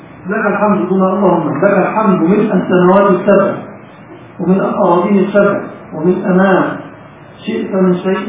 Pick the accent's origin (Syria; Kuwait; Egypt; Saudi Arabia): Egypt